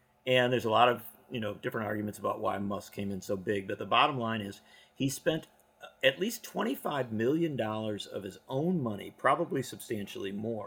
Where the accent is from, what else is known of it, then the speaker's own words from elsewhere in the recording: Wisconsin, United States; Well, I don't really like to talk about Wisconsin, but I guess, no, it's my home state.